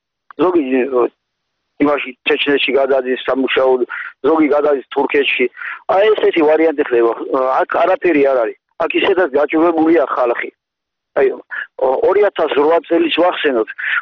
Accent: Kakheti, Georgia; ჩვენ აქ დავიბადეთ, გავიზარდეთ, გვეყვარება.

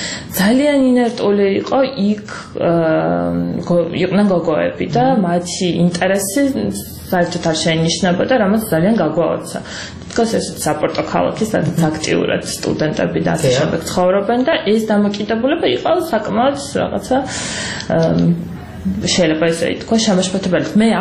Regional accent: Zugdidi, Samegrelo-Zemo Svaneti, Georgia; რაც იყო ზუგდიდში და სადაც მე თვითონ ზუგდიდელი ვარ

